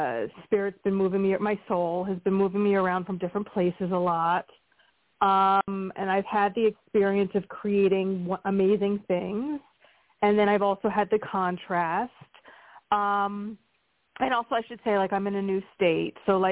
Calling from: Pennsylvania, United States; from Pennsylvania.

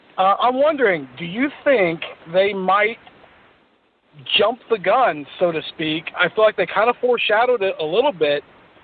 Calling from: Indiana, United States; I'm calling from Indiana.

